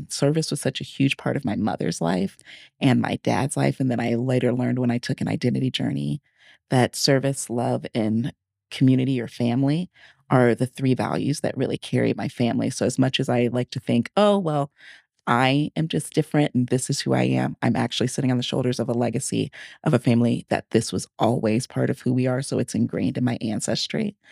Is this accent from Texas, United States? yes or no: yes; San Antonio, Texas, United States; now in Omaha, United States; growing up in San Antonio, the neighborhood, the little circle that we were in on near the base, there's just so much like Latinos there.